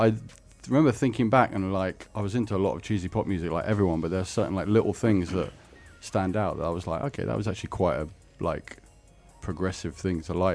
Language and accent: English; Kingsbury, London, United Kingdom; I grew up in Northwest London. I think not too far from you, right?